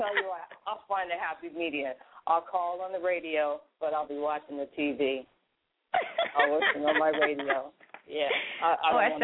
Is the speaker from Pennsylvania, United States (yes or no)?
yes; Philadelphia, Pennsylvania, United States; now in Orlando, United States; I'm from Philly, Germantown, baby. And as of recently, I'm from Orlando